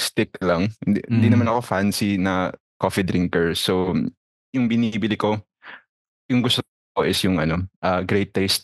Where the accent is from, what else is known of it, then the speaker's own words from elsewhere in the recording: Davao, Davao Region, Philippines; Yes, I was born and raised in Davao. Particularly, yung bahay namin is literally above the water. Kasi coastal area kami, no? It was a informal settlement.